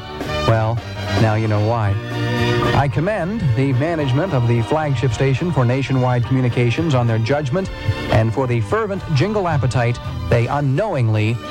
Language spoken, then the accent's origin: English; Pennsylvania, United States; Driving from my hometown in northern Pennsylvania to Ohio University, where I was going to school at the time, I discovered a real friend along the way.